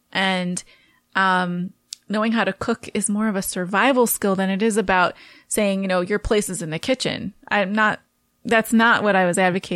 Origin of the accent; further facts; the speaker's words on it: Ohio, United States; now in Chicago, United States; So I came to Chicago after getting married in 2002, from Ohio. I'm originally from Ohio.